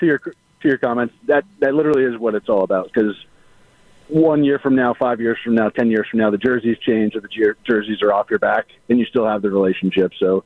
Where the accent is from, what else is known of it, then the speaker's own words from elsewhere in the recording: Marshfield, Massachusetts, United States; I did, yeah. I grew up in Marshfield.